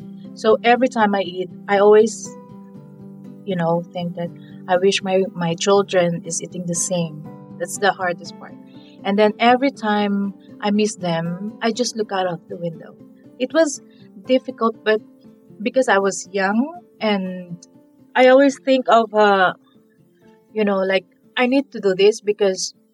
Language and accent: English; Manila, Metro Manila, Philippines; moved away as an adult; now in Singapore; I've been working as a domestic worker here in Singapore for all 24 years, and I'm from Manila, Philippines.